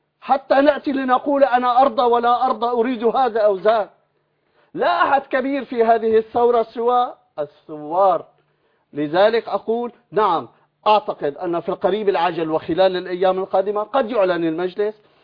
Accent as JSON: {"language": "Arabic", "country": "Syria", "lives_now": "Cairo, Egypt", "said": "أنا كمعارض سوري جئت إلى القاهرة"}